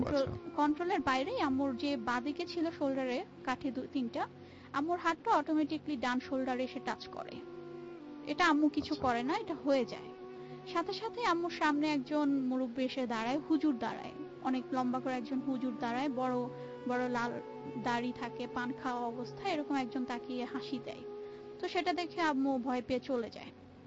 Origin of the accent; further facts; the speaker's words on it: Narayanganj, Dhaka Division, Bangladesh; now in Dhaka, Bangladesh; আমার home town হচ্ছে Narayanganj and বর্তমানে আমি ঢাকা মোহাম্মদপুরে বসবাস